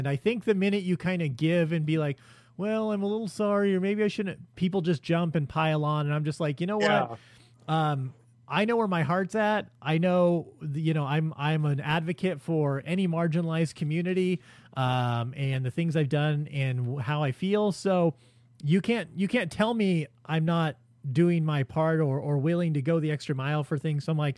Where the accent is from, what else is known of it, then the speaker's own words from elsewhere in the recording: Los Angeles, California, United States; I'm Mexican. I grew up in the South Central in the 80s. I lived through the LA riots, like all that shit.